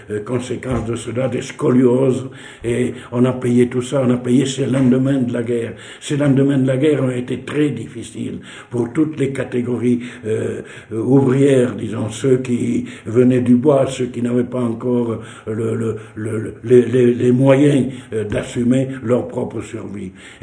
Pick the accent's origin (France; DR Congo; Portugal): France; south of France; accent: Midi; parce que j'avais mon accent du Midi.